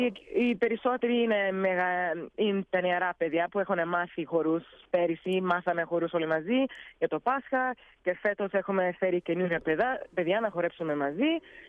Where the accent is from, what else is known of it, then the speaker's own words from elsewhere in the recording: Zambia; Greek is a second language; εγώ μεγάλωσα εδώ στη Ζάμπια και η μητέρα μου είναι Ελληνίδα, ο πατέρας μου είναι Ζαμπιανός.